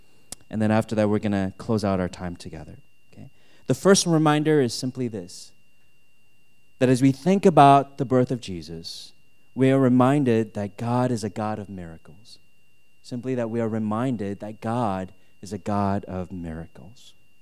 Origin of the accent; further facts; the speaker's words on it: Minnesota, United States; now in Ann Arbor, United States; Because I grew up in Minnesota, right?